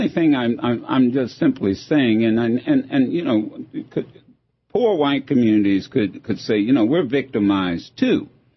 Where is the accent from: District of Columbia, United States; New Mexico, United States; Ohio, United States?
Ohio, United States; Dayton; Dayton, Ohio. I'm from Dayton, Ohio. Beaver Creek is a suburb.